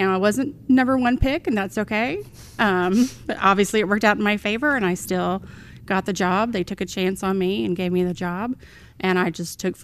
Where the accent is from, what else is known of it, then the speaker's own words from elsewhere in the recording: Williamsburg, Virginia, United States; also born or lived in Newport News; I actually grew up in Williamsburg, did all my schooling there, and then my senior year of high school, my mom, we had moved down here to Newport News